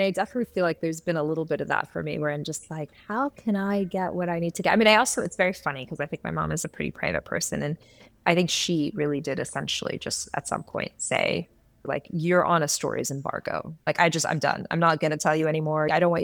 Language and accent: English; United States; born there; I was born in the States. I was born with certain, with different kinds of privileges. I was born in between two cultures.